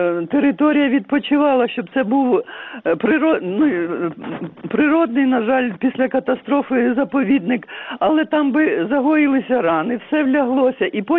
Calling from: Kherson, Kherson Oblast, Ukraine; Телефоную з Херсона

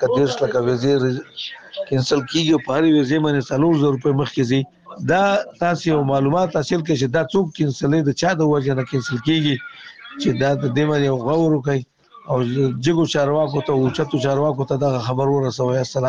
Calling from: Nangarhar, Afghanistan; زه یو افغان یم، د ننګرهار ولایت څخه تاسو ته یو عذر پیښ کوم

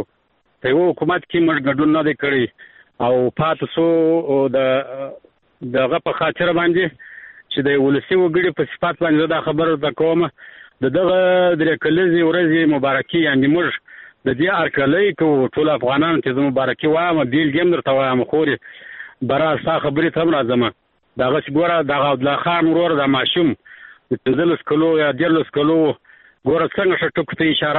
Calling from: Kandahar, Afghanistan; زه سه همیشنۍ همکار … لکندار ولایت ارغنده ولسوالۍ سه د ټلیفون په کرښه خورې.

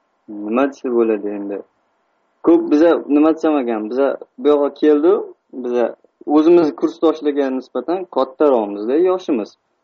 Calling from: Almaty, Kazakhstan; Almaty, Qozog'iston.

